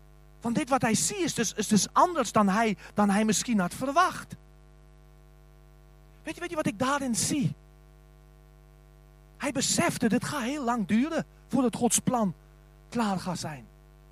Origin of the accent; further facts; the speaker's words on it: South Africa; ik ben als zendeling gekomen uit Zuid-Afrika.